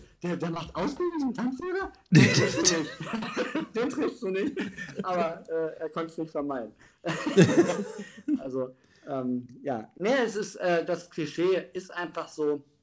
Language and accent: German; Alfeld, Lower Saxony, Germany; komme gebürtig aus Alfeld und bin auch hier in Alfeld hängen geblieben